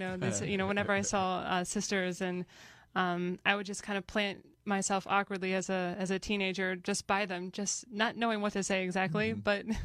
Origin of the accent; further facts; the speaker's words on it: Pennsylvania, United States; Well, that's Saturday, but I am from Pennsylvania, so Punxsutawney Phil.